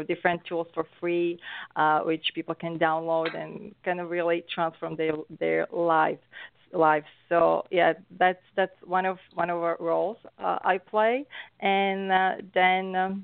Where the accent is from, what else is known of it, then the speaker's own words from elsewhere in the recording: Slovakia; English is a second language; moved away as an adult; I'm from Europe. I'm coming from a small but beautiful country, Slovakia, so Central Europe. So that explains my accent. And I came to North America around 16 years ago.